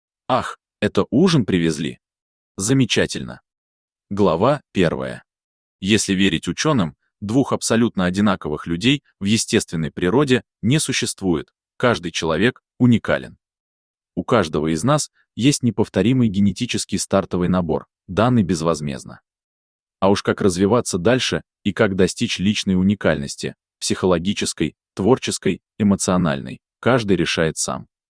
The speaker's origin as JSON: {"language": "Russian", "region": "Moscow", "country": "Russia", "tie": "born or raised there", "said": "Мы с моим старшим братом, Владом, родились и выросли в Москве. Наше детство и юность прошли в высотке, расположенной в одном из спальных районов"}